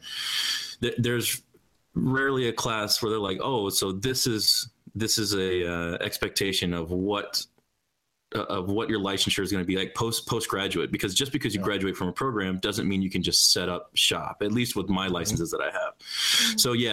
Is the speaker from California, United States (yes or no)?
no; Houston, Texas, United States; now in Dallas, United States; I'm in Dallas. It's all right. I'm from Houston, so I always talk trash to Dallas.